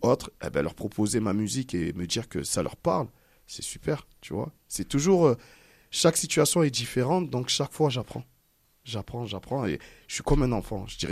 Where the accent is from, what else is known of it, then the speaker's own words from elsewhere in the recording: Marseille, Provence-Alpes-Côte d'Azur, France; Pourtant, je suis Marseillais, hein. Je suis né à Marseille, mais...